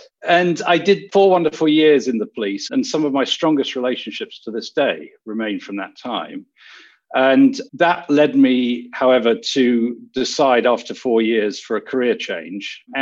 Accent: Oxford, South East England, United Kingdom; I grew up in the Oxford area, and although I came from a privileged family, my father actually ran a commercial printing company in Abingdon.

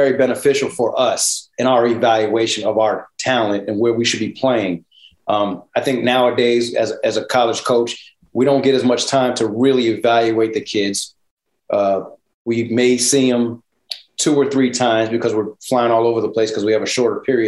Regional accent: Connecticut, United States; You know, I don't mind staying on the East Coast close to home. I'm from Connecticut.

